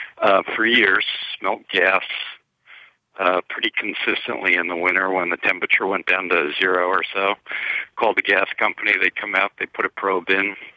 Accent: New Jersey, United States; I grew up in New Jersey outside of New York City.

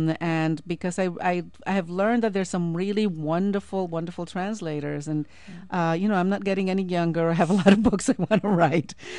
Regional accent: Puerto Rico; I grew up in Puerto Rico, so I'm there frequently.

